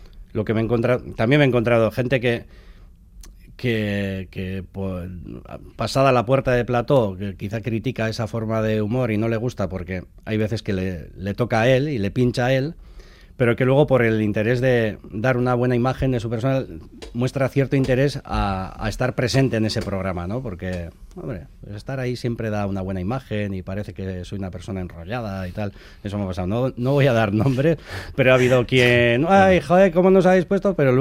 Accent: Basque Country, Spain; soy guipuzcoano

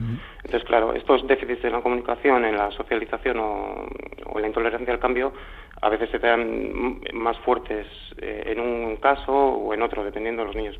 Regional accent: San Sebastián, Basque Country, Spain; yo soy donostiarra, en Donosti tenemos la suerte de tener

